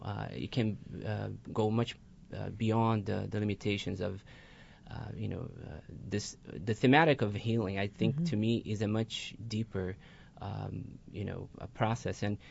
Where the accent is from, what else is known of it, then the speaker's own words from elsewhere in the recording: Brazil; Growing up in Brazil, yes.